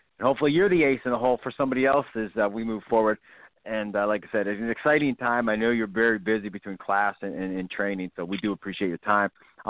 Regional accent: Youngstown, Ohio, United States; I'm from Youngstown, so like I said, I mean, we were glued to the TV set.

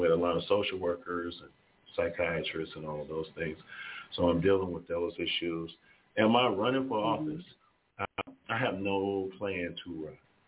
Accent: Detroit, Michigan, United States; born and raised in the city of Detroit, I grew up right there on Dexter and Davidson and all of those areas, on Pasadena and some of those areas.

